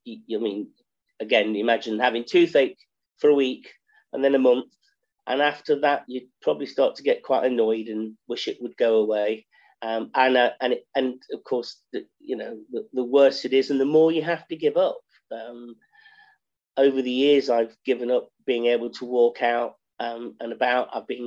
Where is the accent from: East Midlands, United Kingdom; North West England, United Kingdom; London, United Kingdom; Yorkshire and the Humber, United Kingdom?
East Midlands, United Kingdom; I'm from Nottinghamshire.